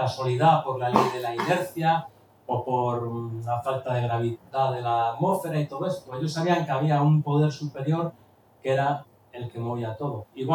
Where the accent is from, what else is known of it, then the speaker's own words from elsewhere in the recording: Spain; born there; Aunque nací en España, pero tengo otros antepasados que no.